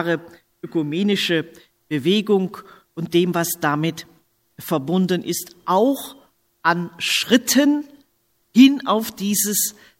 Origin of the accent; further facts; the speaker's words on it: Rhineland, Germany; wie Sie es auch an der Melodie meiner Sprache erkennen können, bin ich Rheinländerin und stamme damit aus dem rheinischen Katholizismus. Ich war 10 Jahre, als das Zweite Vatikanische Konzil im Dezember 1965 beendet wurde.